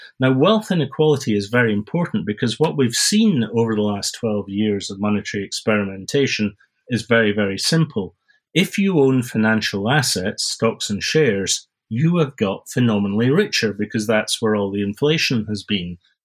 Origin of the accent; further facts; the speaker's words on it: Scotland, United Kingdom; despite being a Scotsman, which makes me naturally tending towards socialism